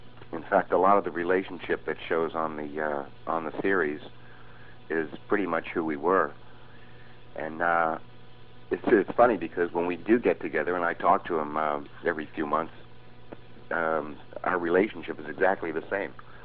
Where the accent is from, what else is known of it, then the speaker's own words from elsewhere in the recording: New York, United States; born there; I was born in New York. I was studying piano. I was 7 years old. My father was working for the railroad, and he had an accident and was basically incapacitated for several years.